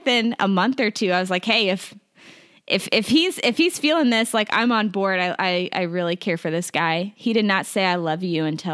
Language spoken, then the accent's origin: English; Kansas City, United States; And I am from Kansas City.